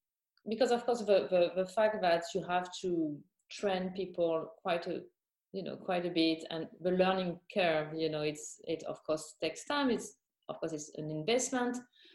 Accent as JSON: {"language": "English", "region": "Grand Est", "country": "France", "tie": "born or raised there", "second_language": "English", "said": "So I was born and raised in Champagne."}